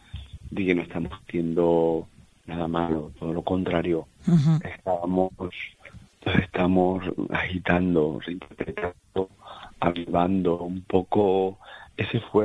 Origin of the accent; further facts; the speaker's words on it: Peraleda de la Mata, Extremadura, Spain; en mi pueblo, que es Peralera de la Mata